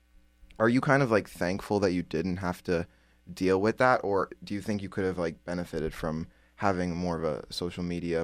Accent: New York, United States; I mean, I'm from New York. What do you think of my city, Paige?

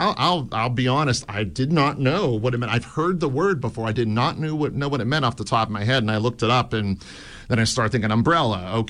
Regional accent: Moon Township, Pennsylvania, United States; now in Morningside, United States; I'm from Moon Township near the city, yes, originally.

